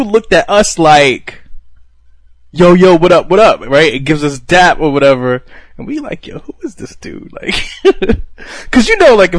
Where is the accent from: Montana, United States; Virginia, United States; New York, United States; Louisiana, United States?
New York, United States; Brooklyn; And I was like, yo, I'm from Brooklyn.